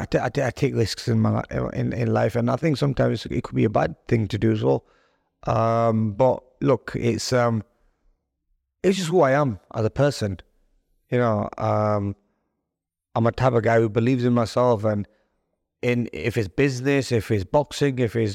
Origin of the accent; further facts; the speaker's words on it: United Kingdom; because I'm a Muslim, I'm a Pakistani, and I'm a young lad, so they probably thought, who's this young Asian, British Pakistani kid.